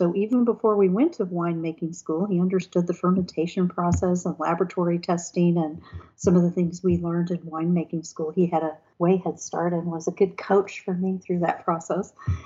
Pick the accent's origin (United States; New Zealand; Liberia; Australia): United States; Houston, Texas; and we were raised in Houston, Texas. And David and I have lived in Houston our entire marriage of 33 plus years. We've never moved from the same house or anything.